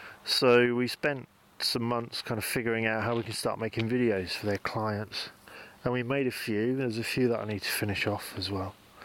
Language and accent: English; United Kingdom; now in Denmark; I came away from my home country feeling as though, you know what, it's not that bad a place after all. I mean, there's a lot of reasons why I decided to move away from the UK and end up in Denmark.